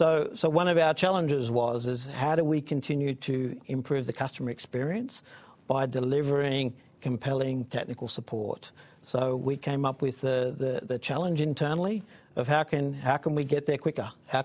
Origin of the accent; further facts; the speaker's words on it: Australia; As an Aussie saying a German word.